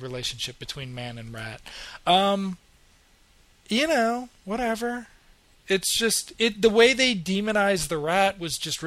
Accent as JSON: {"language": "English", "town": "Chicago", "region": "Illinois", "country": "United States", "said": "I'm from Chicago. I freaked out when my wife wanted to get rats."}